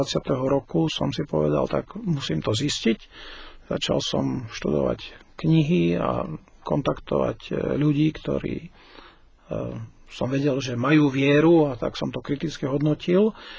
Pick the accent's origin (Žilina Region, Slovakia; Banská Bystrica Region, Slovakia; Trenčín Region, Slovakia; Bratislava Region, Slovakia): Banská Bystrica Region, Slovakia; Tisovec; pochádzam z Tisovca, čo počuť aj na tom, ako to vyslovujem, lebo Tisovčania vyslovujú Tisovec meko. Narodil som sa tam, teda v tom okrese v 1954, čo sa dá ľahko vypočítať, že mám 50 rokov. No a som bol taký obyčajný Tisovčan.